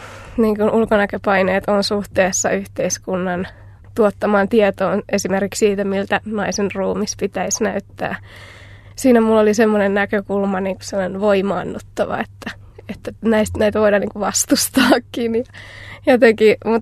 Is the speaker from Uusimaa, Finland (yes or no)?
no; Ylöjärvi, Pirkanmaa, Finland; now in Tampere, Finland; No, mä oon syntynyt Ylöjärvellä ja asunut sitten 10 vuotta Kurussa siinä lähellä, joka kyllä nykyään kuuluu Ylöjärveen, ja sitten Tampereella lukioajoista eteenpäin, että vaikka mä oon siellä Itä-Suomen yliopistossa, niin mä asun kuitenkin Tampereella.